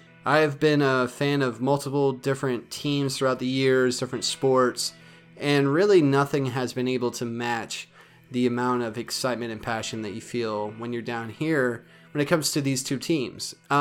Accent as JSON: {"language": "English", "region": "Maine", "country": "United States", "tie": "born there", "moved": "yes", "lives_now": "Alabama, United States", "said": "I wasn't born here. I was born in Maine. I moved down to the state of Alabama around early 2000."}